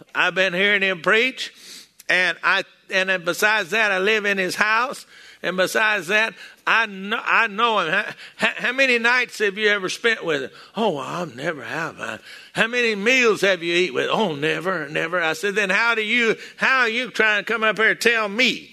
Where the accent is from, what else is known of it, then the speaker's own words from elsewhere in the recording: Texas, United States; I'm from Texas, and down there in Texas, what they told him, they said, shut up, you old blind beggar.